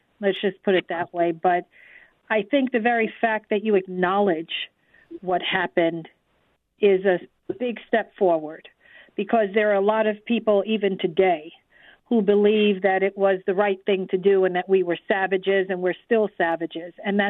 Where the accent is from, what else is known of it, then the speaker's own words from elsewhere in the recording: New York, United States; Well, I'm not passing judgment in any way, and I'm a New Yorker, so you know it's a different dynamic